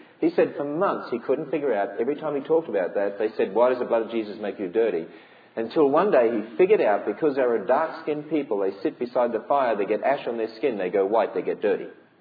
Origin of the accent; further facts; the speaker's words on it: Australia; trying to impress her, you know, being Australian.